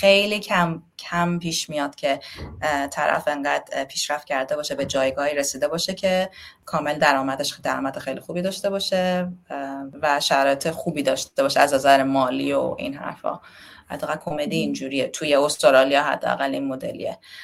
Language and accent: Persian; Tehran, Tehran Province, Iran; به خاطر این بوده که چه میدونم تو تهران بزرگ شدم